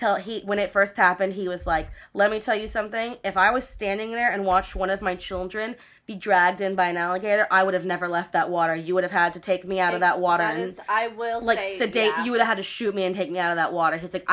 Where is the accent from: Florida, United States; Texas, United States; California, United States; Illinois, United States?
Florida, United States; I grew up in Florida, so to us, it was like, you didn't even step in a puddle without thinking there was an alligator in there.